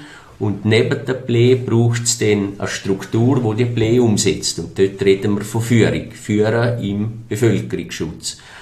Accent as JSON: {"language": "German", "country": "Liechtenstein", "said": "es sind wir als Liechtensteiner in der Hand."}